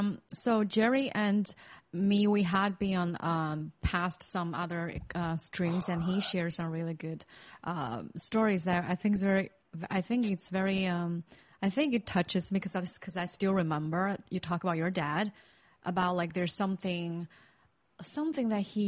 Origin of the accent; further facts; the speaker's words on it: China; I mean, I grew up in China, so like thinking about like if I get into trouble like that would be so scary.